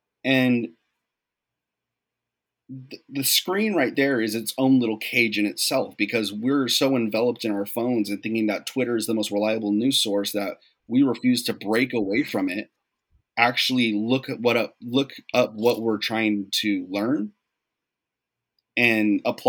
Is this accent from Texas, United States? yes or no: yes; San Antonio, Texas, United States; also born or lived in El Paso; the area I grew up in was mostly Republican. I grew up in San Antonio. When I moved to El Paso, it was a completely different story.